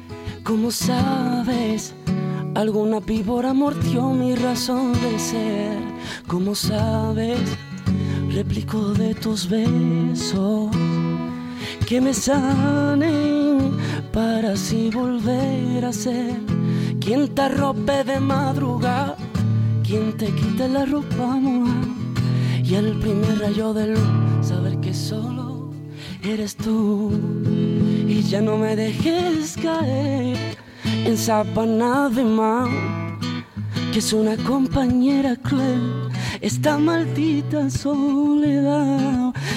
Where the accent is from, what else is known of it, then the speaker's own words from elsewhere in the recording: Cádiz, Andalusia, Spain; Yo empecé cantando en los carnavales de mi tierra, de Cádiz